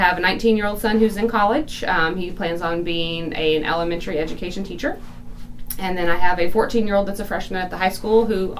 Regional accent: Vandalia, Missouri, United States; I graduated from Van Far in 97, seems like a very long time ago. There wasn't a whole lot to do. We drove around town a lot.

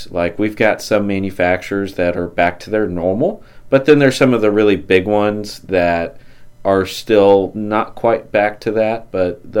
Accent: Mexico, Missouri, United States; I was born and raised here in Mexico. I graduated from Mexico High School in 2012

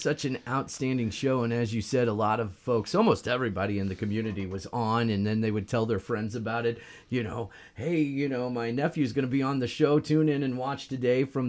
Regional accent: Mexico, Missouri, United States; I grew up in Mexico here, graduated from the high school

